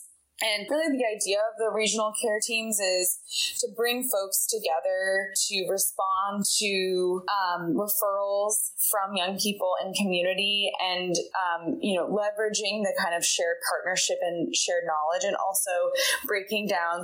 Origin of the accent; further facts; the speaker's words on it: Portland, Maine, United States; I grew up in Portland in Maine, and I went away for undergrad and then came back